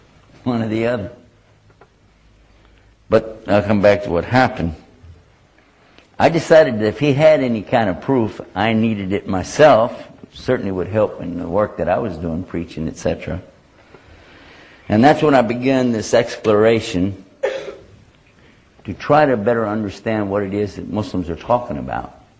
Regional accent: Texas, United States; accent: Texan; Although I have to simultaneously translate from my native language of Texan.

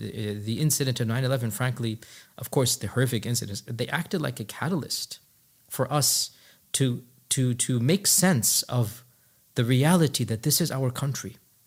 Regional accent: United States; I am an American, but I am extremely angry at what my country has done.

